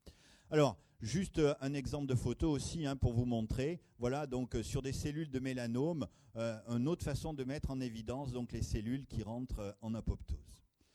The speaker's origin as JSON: {"language": "French", "town": "Limoges", "region": "Nouvelle-Aquitaine", "country": "France", "said": "vous savez que je viens de Limoges."}